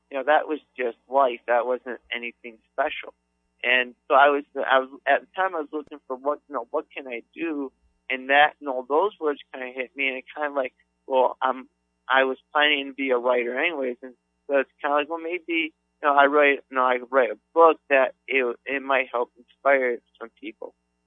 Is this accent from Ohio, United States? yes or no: yes; Cleveland, Ohio, United States; growing up, I was from the Cleveland area, so I was a big fan of the Cleveland Indians